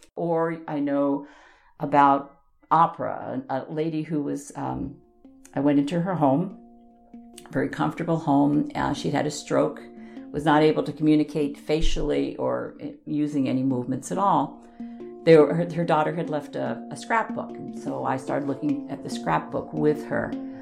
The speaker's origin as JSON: {"language": "English", "region": "New York", "country": "United States", "tie": "born or raised there", "said": "When I was growing up on Long Island, the Palisades Amusement Park was in New Jersey."}